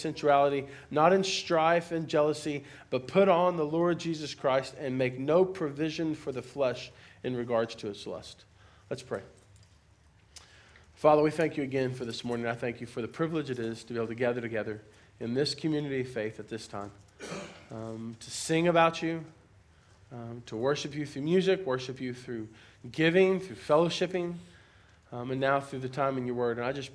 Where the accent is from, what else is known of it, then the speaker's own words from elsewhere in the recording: United States; I'm going to do whatever I want to do. I'm an American.